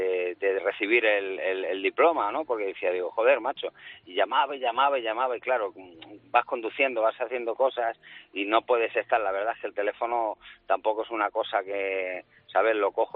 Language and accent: Spanish; Barcelona, Catalonia, Spain; now in Ciudad Real, Spain; No, soy de Barcelona.